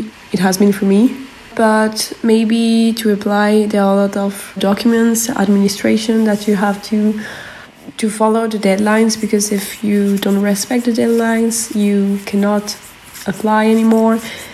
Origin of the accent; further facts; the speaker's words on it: Switzerland; I come from Switzerland and I'm studying languages, so linguistics and literature in English, but also in German.